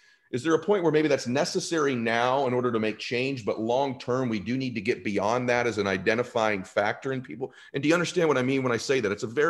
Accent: California, United States; Here's how I grew up. I grew up in California. So, you know, I grew up around everybody.

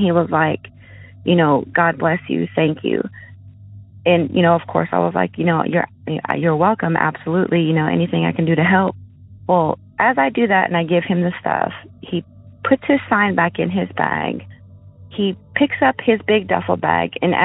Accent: Tennessee, United States; I am from East Tennessee

